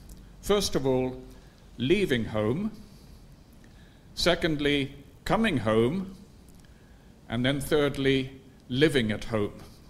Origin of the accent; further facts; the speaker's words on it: Zambia; also born or lived in Sweden; I was born in Sweden, but I grew up in Zambia. We lived 40 miles from the nearest town. I lived there with my parents and four brothers.